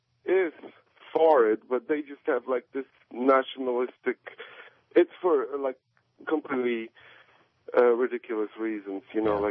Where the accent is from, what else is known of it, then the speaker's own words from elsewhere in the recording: Poland; Yeah, I grew up in Poland.